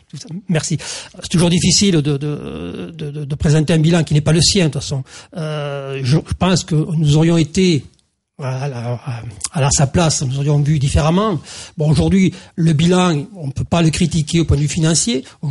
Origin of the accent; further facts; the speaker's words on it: Saint-Nicolas-de-la-Grave, Occitanie, France; j'ai donc 56 ans, je suis né à Moissac, tout à côté. Et donc j'ai toujours vécu à Saint-Nicolas-de-la-Grave, j'ai fait mes études primaires à Saint-Nicolas-de-la-Grave